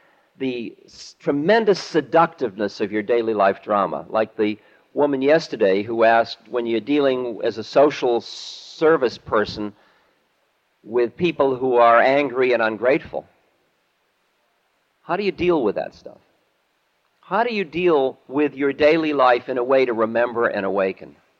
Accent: Boston, Massachusetts, United States; When I was growing up in Boston, there were the blue laws.

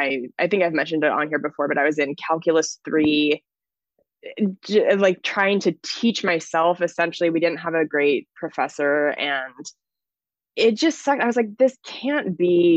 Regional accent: Washington, United States; once I moved to my hometown in Washington State.

